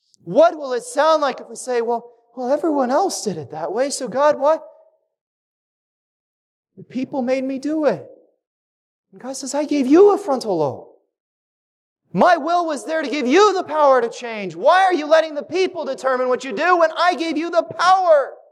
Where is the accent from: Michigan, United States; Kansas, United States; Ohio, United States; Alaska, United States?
Kansas, United States; Wichita; We have a silo at our house that I grew up in Wichita.